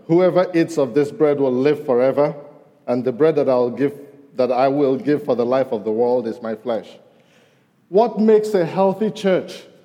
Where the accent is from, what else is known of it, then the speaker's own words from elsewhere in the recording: Nigeria; now in United States; Of course, I'm Nigerian, and I'll always be Nigerian